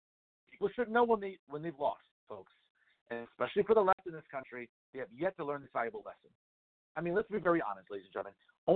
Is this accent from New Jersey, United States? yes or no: yes; West New York, New Jersey, United States; I grew up in West New York, living in the city. It's my hood, man.